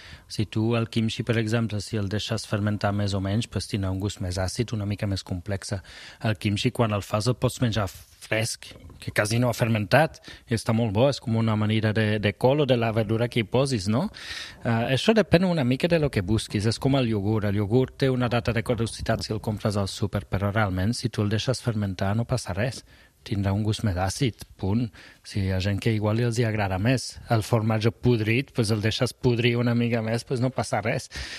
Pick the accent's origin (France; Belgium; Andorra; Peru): Belgium; Brussels, Brussels-Capital Region; Catalan is a second language; Jo soc de Brussel·les, però soc de naixement flamenc. O sigui, soc de la part flamenca de...